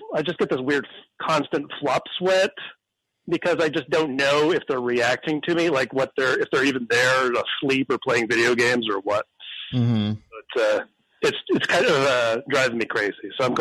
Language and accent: English; Canada; I grew up in Canada. So I have like an, you know, I'm a little obsessed with politeness